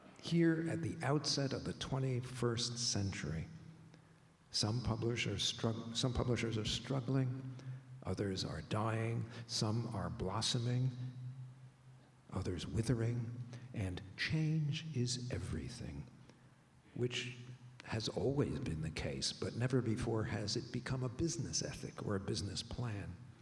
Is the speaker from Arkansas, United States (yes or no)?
no; New Jersey, United States; There was a radio show that I used to listen to when I was growing up in North Jersey called Naked City